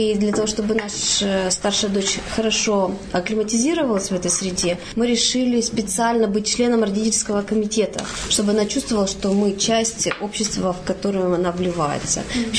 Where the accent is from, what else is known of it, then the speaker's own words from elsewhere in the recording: Australia; я из Австралии. Сюда приехала к своей маме навестить ее